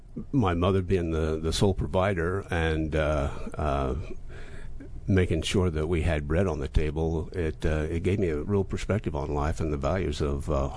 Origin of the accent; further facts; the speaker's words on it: Utah, United States; Well, it was a very, very different way of growing up in Utah, in a farming community, than in this area, for example.